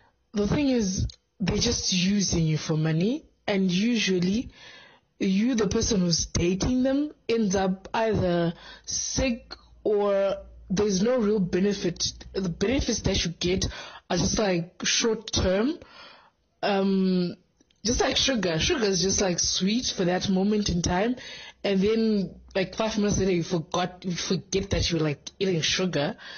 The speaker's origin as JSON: {"language": "English", "region": "Harare", "country": "Zimbabwe", "said": "from Harare."}